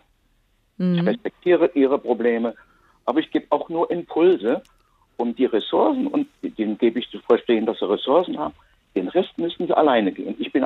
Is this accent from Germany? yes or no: yes; Rhineland, Germany; Ja, Sie hören es ein bisschen, ich bin auch Rheinländer.